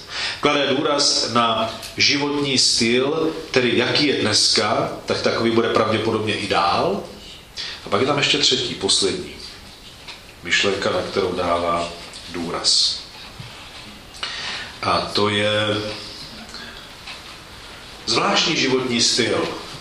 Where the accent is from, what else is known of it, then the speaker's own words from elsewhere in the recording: Uherské Hradiště, Zlín Region, Czechia; Než jsem šel na seminář, tak jsem vyrůstal ve sboru v Uherském Hradišti